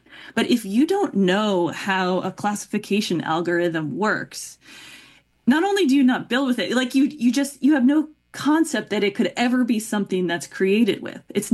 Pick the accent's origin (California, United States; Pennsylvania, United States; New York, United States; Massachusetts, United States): Massachusetts, United States; there was this patch of woods behind the house where I grew up. I grew up in Massachusetts.